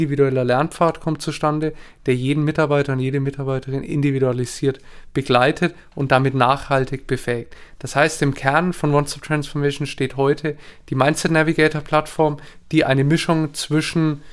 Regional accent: Nuremberg, Bavaria, Germany; ich komme aus Nürnberg, bin dort geboren und aufgewachsen

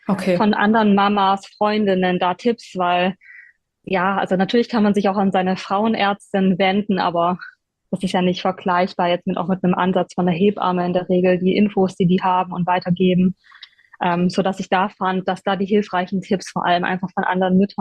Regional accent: Stuttgart, Baden-Württemberg, Germany; accent: Swabian; now in United States; Ich komme aus Stuttgart.

